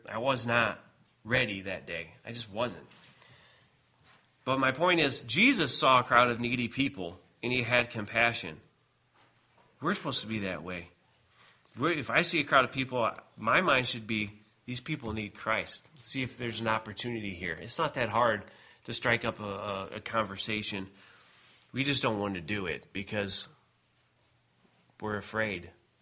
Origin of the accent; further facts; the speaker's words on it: Michigan, United States; And I'm from Michigan, and you understand the laws are different there, right?